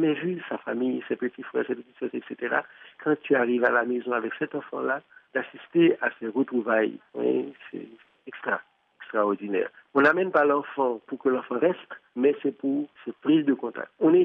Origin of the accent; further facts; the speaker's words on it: Haiti; On est des Haïtiens, on connaît la réalité. Et puis, moi, étant donné que je suis prêtre